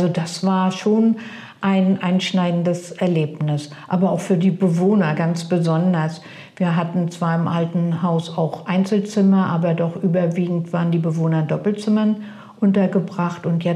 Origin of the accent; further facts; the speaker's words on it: Mecklenburg-Vorpommern, Germany; Ich bin hier groß geworden in der Gegend. Ich wohne in der Nähe von Stralsund. Ich wohne hier nicht in Brunn. Aber seit Kindesbein ist mir Zingst ganz ans Herz gewachsen.